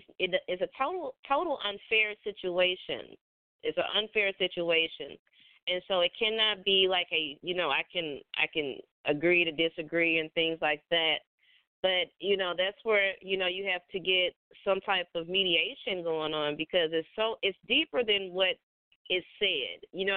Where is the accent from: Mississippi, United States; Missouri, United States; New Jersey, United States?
Missouri, United States; St. Louis; I'm an artist from St. Louis, Missouri.